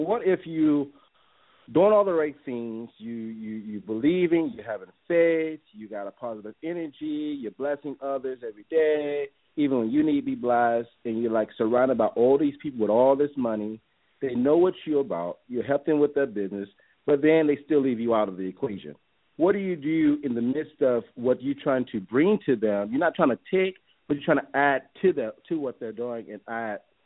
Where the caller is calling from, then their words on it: Atlanta, Georgia, United States; I'm calling from Atlanta, Georgia.